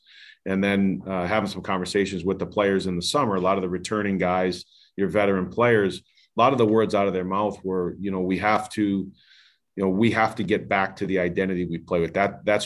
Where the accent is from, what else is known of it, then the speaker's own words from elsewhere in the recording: Rhode Island, United States; I'm from Rhode Island, so I actually grew up a Boston Bruins fan when I was growing up with all the New England sports teams.